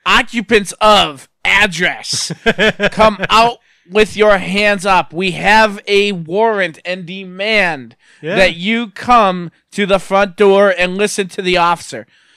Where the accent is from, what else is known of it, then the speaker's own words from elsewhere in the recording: Scranton, Pennsylvania, United States; I grew up in West Scranton.